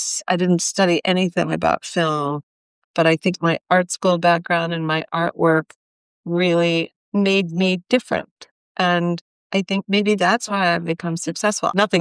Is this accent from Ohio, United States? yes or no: yes; Ohio, United States; I grew up in Plato, Ohio. I had a great museum and my mom used to take me there.